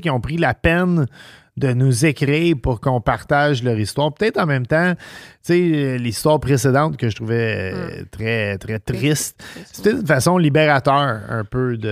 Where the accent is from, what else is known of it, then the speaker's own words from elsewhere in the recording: Amqui, Quebec, Canada; L'histoire se passe dans ma ville natale, Amqui. Une petite ville où la tranquillité règne et que la confiance entre citoyens est naturelle.